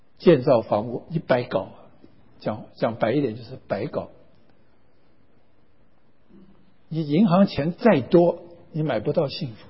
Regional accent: China; 家庭社区是我们中国人在乎的，我们中国人然后在乎就是儿女，跟犹太人完全一样

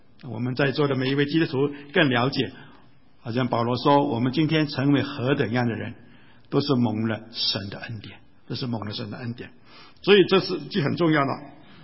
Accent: Hong Kong; 我记得我小的时候在香港成长啊

